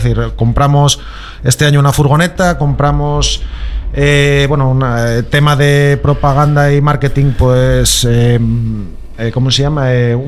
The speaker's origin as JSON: {"language": "Spanish", "region": "Asturias", "country": "Spain", "said": "En un principio creo que somos todos de Asturias, menos un equipo que viene de Galicia. El resto somos todo gente de aquí, de Asturias."}